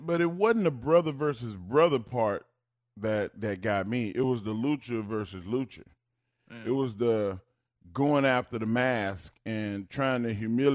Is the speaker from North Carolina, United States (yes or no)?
no; Texas, United States; I grew up in Texas, man, so there was a sentimental, emotional kind of tie to the Bunkhouse Brawl